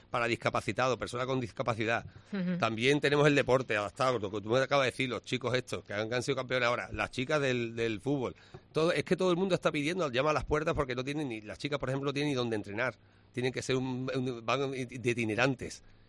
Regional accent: Huelva, Andalusia, Spain; Bueno, pues sí, yo soy de Huelva, ¿no?

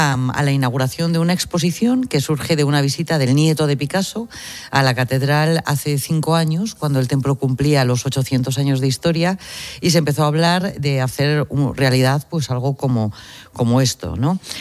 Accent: Burgos, Castile and León, Spain; Bueno, estoy en mi pueblo, estoy en Burgos.

